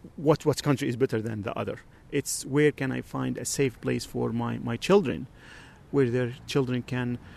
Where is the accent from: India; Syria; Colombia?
Syria; now in United States; Then I have to tell them I'm from Syria in the Middle East.